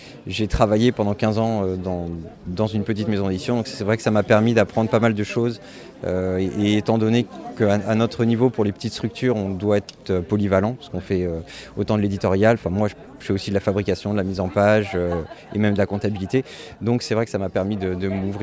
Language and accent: French; Centre-Val de Loire, France; now in Caen, France; Alors, je suis d'un village à côté d'Orléans, en Beauce. Et maintenant, la maison d'édition et moi-même sommes à Caen, en Normandie, depuis quelques années.